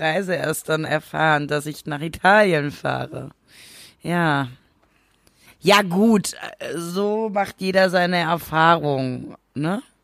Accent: West Germany, Germany

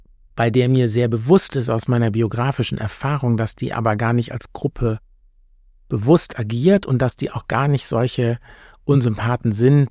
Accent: Hamburg area, Germany; Und ich komme aus dem Hamburger Speckgürtel. Ich bin groß geworden mit, also jetzt nicht den Kindern der Superreichen, aber mit also sehr, sehr gehobenem Wohlstand um mich herum.

